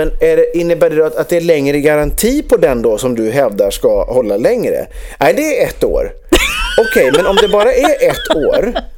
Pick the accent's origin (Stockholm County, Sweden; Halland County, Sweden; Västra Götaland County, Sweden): Västra Götaland County, Sweden; Borås; Jag kommer också från Borås, så det känns lite hemma att beställa därifrån.